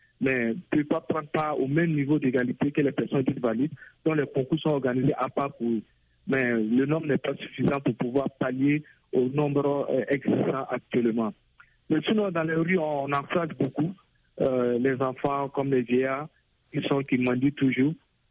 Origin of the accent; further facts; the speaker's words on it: Burkina Faso; chez nous au Burkina Faso